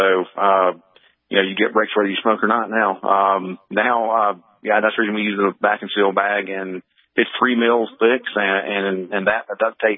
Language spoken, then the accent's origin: English; the South, United States; I grew up in the South where, pretty much, if somebody threatened your life, I guarantee you, not a lot of people would be willing to say